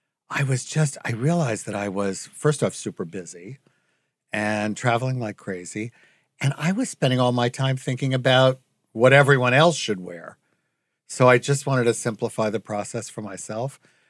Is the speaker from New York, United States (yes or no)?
yes; Long Island, New York, United States; Long Island, yep. And I moved in when I was 18.